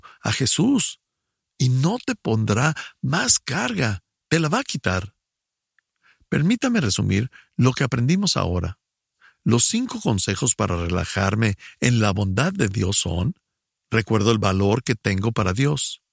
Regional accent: Ecuador; soy del Ecuador.

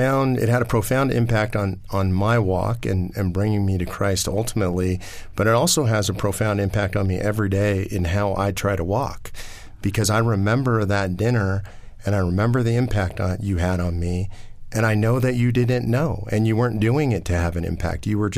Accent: Los Angeles, California, United States; I was raised in Los Angeles as a secular Jew.

